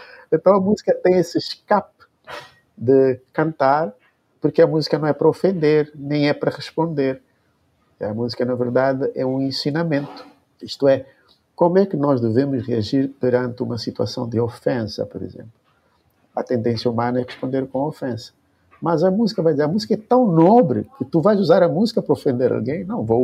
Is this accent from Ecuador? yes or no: no; Cape Verde; first language Cape Verdean Creole; Portuguese is a second language; Olha, porque a nossa língua materna é o crioulo. Espero que vocês já tenham estado em Cabo Verde